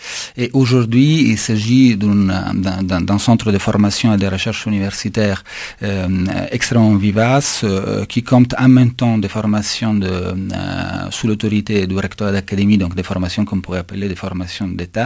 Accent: Italy; French is a second language; je suis italien

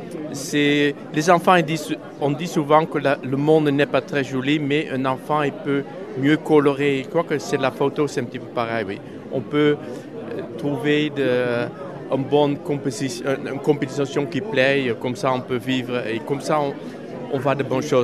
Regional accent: Netherlands; French is a second language; now in Toulouse, France; Je suis des Pays-Bas, oui, mais né à Pays-Bas, mais mon cœur se trouve un petit peu ici à Toulouse

